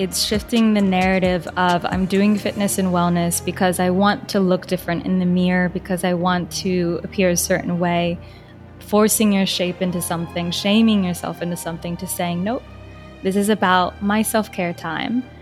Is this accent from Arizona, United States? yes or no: no; Florida, United States; born there; I was born in Florida, but I wasn't raised there.